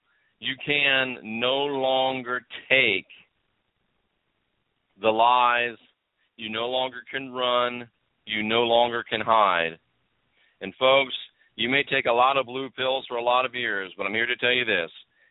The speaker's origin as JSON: {"language": "English", "region": "the South", "country": "United States", "said": "I'm from the South in the United States. We would say it sticks in your craw."}